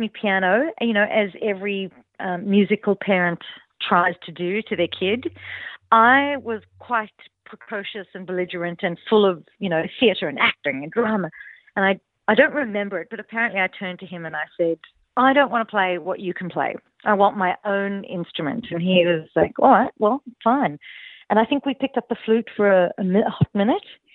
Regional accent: South Africa; And growing up in South Africa, jazz, particularly South African jazz, is very much part of my DNA.

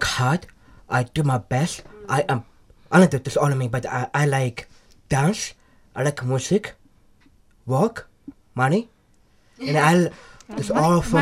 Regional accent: Saudi Arabia; I'm from Saudi Arabia

